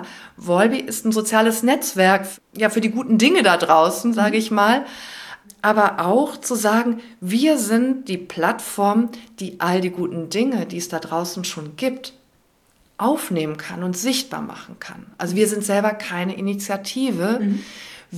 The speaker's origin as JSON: {"language": "German", "town": "Cologne", "region": "North Rhine-Westphalia", "country": "Germany", "said": "gerade als Kölnerin"}